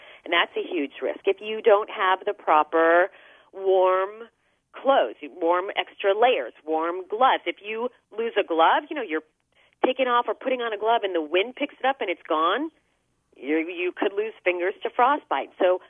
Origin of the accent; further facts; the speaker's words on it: Phoenix, Arizona, United States; Well, I'm from Phoenix, Arizona, so that explains a lot.